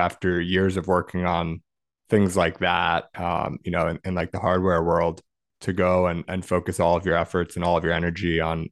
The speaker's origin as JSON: {"language": "English", "country": "United States", "tie": "born or raised there", "said": "good for people, like us born in the US"}